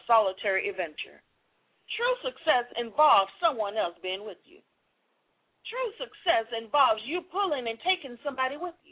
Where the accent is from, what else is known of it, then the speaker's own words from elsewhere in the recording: Missouri, United States; I'm from Missouri, the show me state.